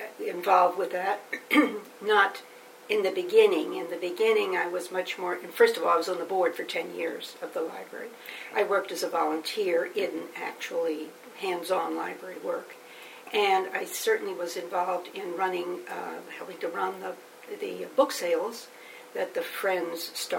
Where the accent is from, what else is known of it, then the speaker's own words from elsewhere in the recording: New York City, New York, United States; born there; I was born in New York City.